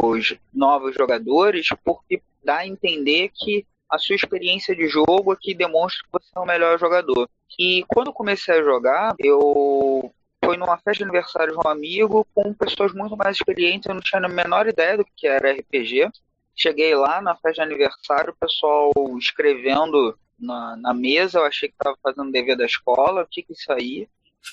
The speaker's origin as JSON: {"language": "Portuguese", "region": "Rio de Janeiro", "country": "Brazil", "accent": "carioca", "said": "Eu sou um carioca, o sotaque não me permite mentir, esse chiado super padrão, sou do Rio de Janeiro, capital. Eu moro no subúrbio do Rio, na Zona Norte, Complexo do Alemão."}